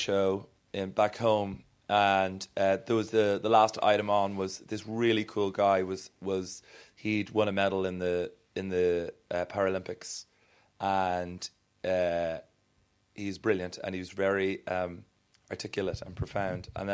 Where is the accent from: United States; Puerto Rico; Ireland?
Ireland; I am Irish, so with any laugh, there's normally 6 hours of crying that accompanies it.